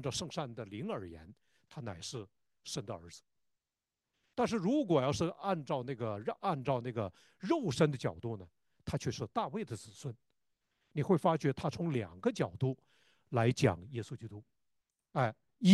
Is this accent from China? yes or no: yes; Northeast China, China; 就像我们东北人说的，东北人说话似的